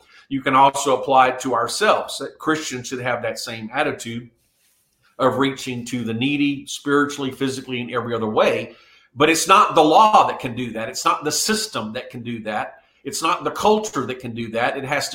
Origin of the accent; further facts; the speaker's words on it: South Korea; I was raised in Korea, and at that time, Korea was a very poor country.